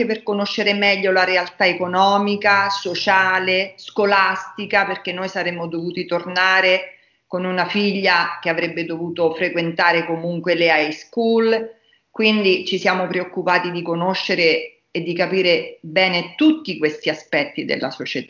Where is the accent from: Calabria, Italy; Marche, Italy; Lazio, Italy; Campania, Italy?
Lazio, Italy; Sydney, considerando che noi veniamo dalla provincia di Roma